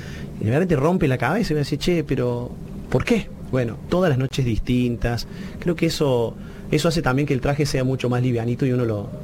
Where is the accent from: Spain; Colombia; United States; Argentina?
Argentina; Jesús María, Córdoba; Donde vamos, soy de Jesús María.